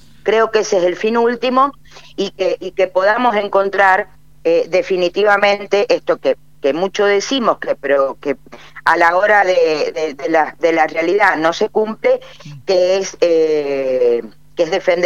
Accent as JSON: {"language": "Spanish", "country": "Argentina", "said": "somos tan argentinos los que vivimos en la provincia de San Juan"}